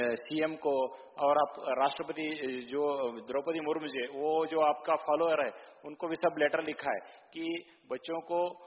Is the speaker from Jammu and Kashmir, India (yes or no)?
no; Belagavi, Karnataka, India; मैं कर्नाटक बेलगाम डिस्ट्रिक्ट से बिलोंग करता हूँ।